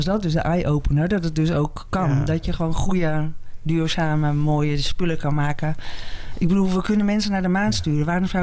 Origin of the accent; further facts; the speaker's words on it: Muiden, North Holland, Netherlands; born there; Ik ben in de Muiden geboren.